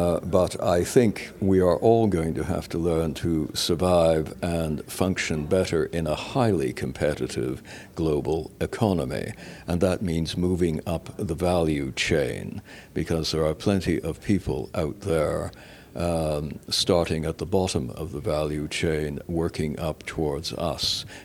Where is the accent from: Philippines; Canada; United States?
Canada; I am a Canadian.